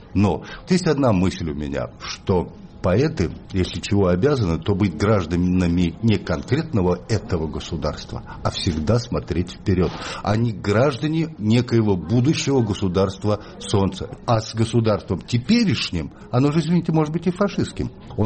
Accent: Saratov, Saratov Oblast, Russia; родившись в Саратовской области и живя в городе Саратове, провинциальном большом, закрытом городе, промышленном

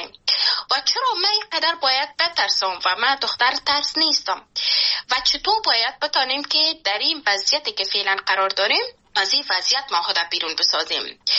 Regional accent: Panjshir, Afghanistan; born there; نتانستم که به پنجشیر برم و جایی که من زادگاهم است

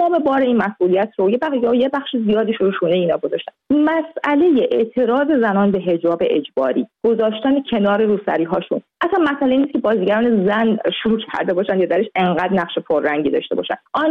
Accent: Iran; moved away; من هم از ایرانم اومدم

